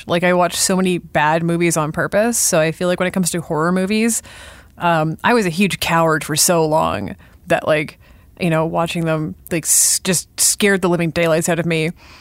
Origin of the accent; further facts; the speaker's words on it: Sudbury, Ontario, Canada; I grew up north. I grew up in Sudbury. I grew up around a mine.